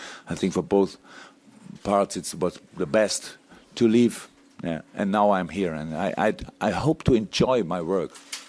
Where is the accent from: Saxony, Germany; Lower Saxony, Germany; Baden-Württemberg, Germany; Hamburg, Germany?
Baden-Württemberg, Germany; English is a second language; I'm a totally normal guy. I came from Black Forest. My mother maybe sit in front of the television and watch this press conference, understand no word until now.